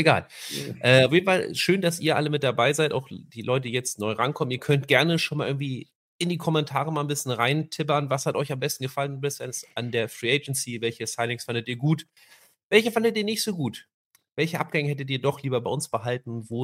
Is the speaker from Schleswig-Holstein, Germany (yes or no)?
yes; Kiel, Schleswig-Holstein, Germany; auch wenn ich als Kieler momentan sehr viel mitleiden muss mit meinem Fußballclub